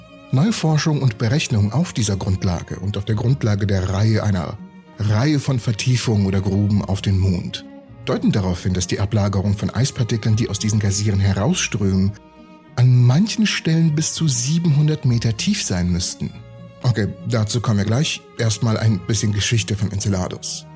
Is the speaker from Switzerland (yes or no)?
no; Siberia, Russia; Ich bin in Sibirien aufgewachsen